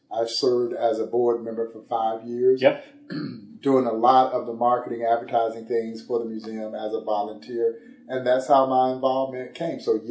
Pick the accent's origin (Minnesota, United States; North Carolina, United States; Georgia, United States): Georgia, United States; Crawfordville; Crawfordville, Georgia, all of about 500